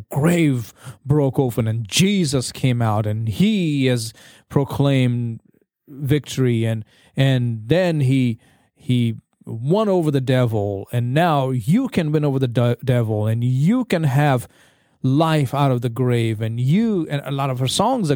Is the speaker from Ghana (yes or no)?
no; India; English is a second language; now in United States; Easter growing up in India, it was never bright colors.